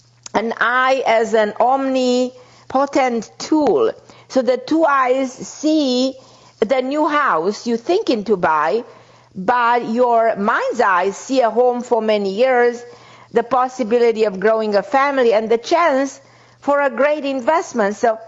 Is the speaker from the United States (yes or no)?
no; Romania; English is a second language; I came from Romania, I didn't speak the language